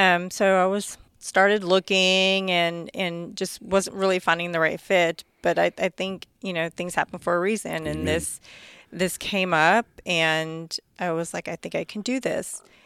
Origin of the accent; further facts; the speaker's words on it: Chicago, Illinois, United States; born there; Well, I was born in Chicago, so I can kind of get a little bit of it.